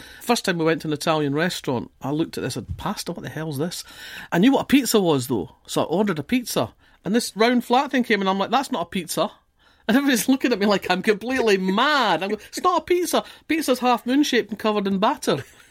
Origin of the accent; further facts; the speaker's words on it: Kirkcaldy, Scotland, United Kingdom; I grew up in Kirkcaldy, and I went to a school that was very strongly academic.